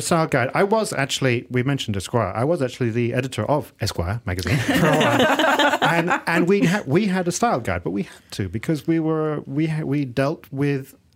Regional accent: England, United Kingdom; moved away; I grew up there in England and I've been away for 30 years

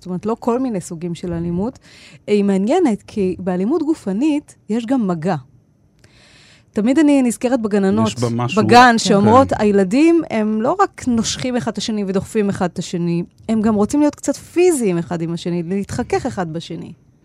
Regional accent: Rishon LeZion, Central District, Israel; כי גם אני מראשון.

